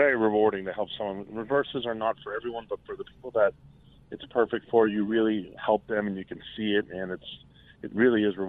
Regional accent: Massachusetts, United States; I'm from Massachusetts, so I lend there as well.

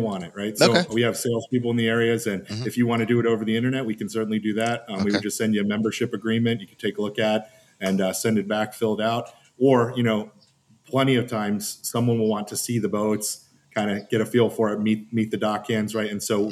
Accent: Pennsylvania, United States; I'm from Central PA, so a lot of them live in Pittsburgh.

